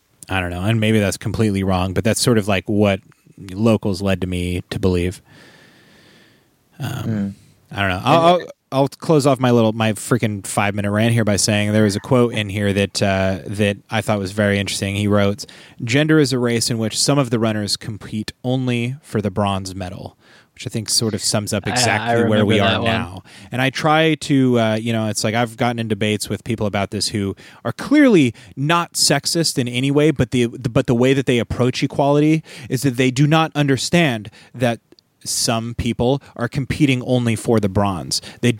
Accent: Pacific Northwest, United States; people talked about it because we're from the Pacific Northwest

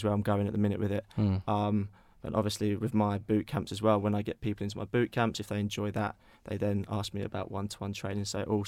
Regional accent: Cambourne, East of England, United Kingdom; also born or lived in Hertfordshire; Moved to Camborne area when I was about 10, originally from Hertfordshire.

